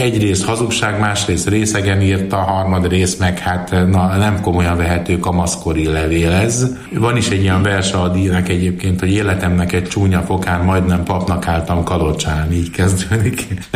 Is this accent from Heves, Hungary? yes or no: yes; Gyöngyös, Heves, Hungary; born there; Hát meg én, mert én Gyöngyöshöz születtem